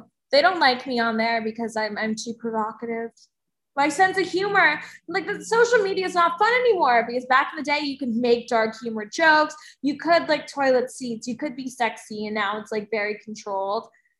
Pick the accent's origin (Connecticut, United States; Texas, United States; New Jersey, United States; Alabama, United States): New Jersey, United States; Because I'm from New Jersey and I'm ratchet.